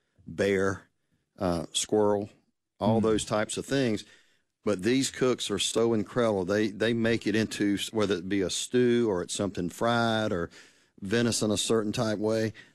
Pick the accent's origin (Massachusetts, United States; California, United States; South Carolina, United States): South Carolina, United States; I grew up in South Carolina and all my friends love it.